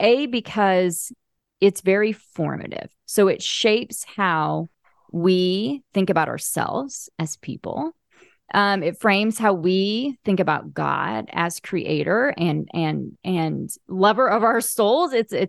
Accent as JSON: {"language": "English", "region": "the South", "country": "United States", "tie": "born or raised there", "said": "I'm in my 40s and I was raised in the Bible Belt, buckle of the Bible Belt."}